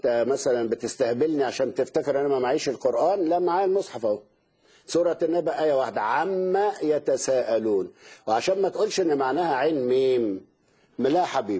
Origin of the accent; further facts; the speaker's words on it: Egypt; وعندنا في مصر لا، ما عملوش حاجه